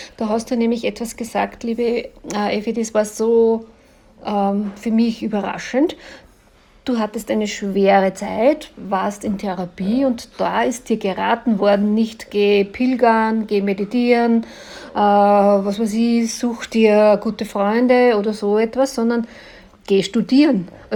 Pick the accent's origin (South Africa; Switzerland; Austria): Austria; Linz, Upper Austria; Und ich komme ja aus Linz.